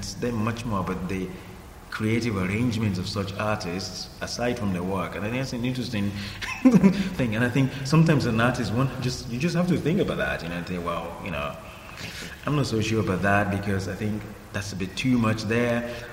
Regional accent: Nigeria; as a Nigerian, if I'd gone to South Africa to work or do anything, I would be banned for life from going to Nigeria, so it's quite heavy.

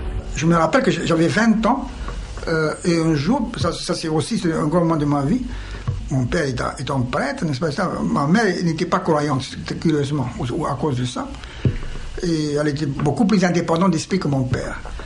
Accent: Romania; French is a second language; moved away as an adult; now in France; Alors, j'ai quitté la Roumanie, je suis venu en France, et le livre a paru en 1937, à mon absence.

